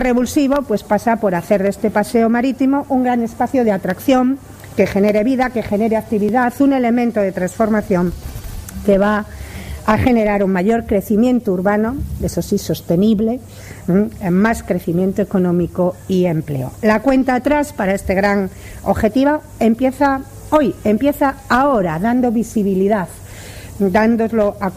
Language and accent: Spanish; Suances, Cantabria, Spain; sabéis que vengo de Suances